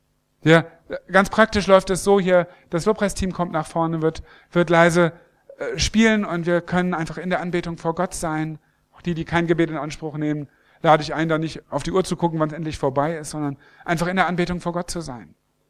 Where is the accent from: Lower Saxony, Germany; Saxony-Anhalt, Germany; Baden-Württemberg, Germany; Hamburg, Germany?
Lower Saxony, Germany; ich komme aus der Nähe von Hannover, vom Steinhuder Meer.